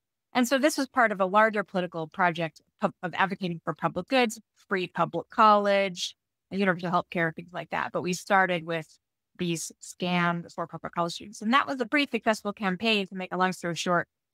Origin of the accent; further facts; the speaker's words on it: Utah, United States; I moved back, I thought temporarily, to my home state of Utah to regroup, figure out what was next.